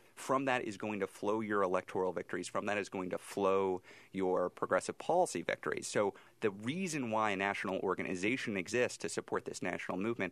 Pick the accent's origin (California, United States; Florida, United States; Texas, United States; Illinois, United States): Texas, United States; One thing that I think about is I'm from the South. I grew up in the boonies in Texas.